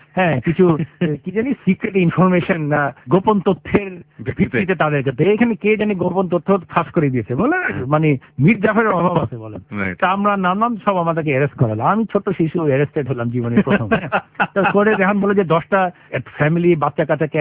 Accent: Karachi, Sindh, Pakistan; also born or lived in Dhaka; তো ঢাকা মনে আছে, কিন্তু তাতে করাচিতে একটু বেশি মনে, কারণ ওখানে স্কুলে চলে

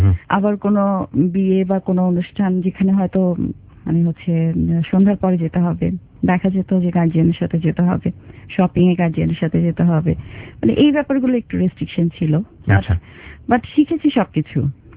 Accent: Khulna, Khulna Division, Bangladesh; born or raised there; also born or lived in Sylhet

